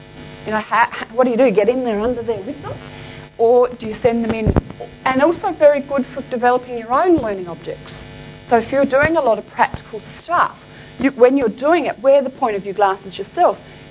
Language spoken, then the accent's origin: English; Adelaide, South Australia, Australia; I'm from Adelaide, we have the submarine court there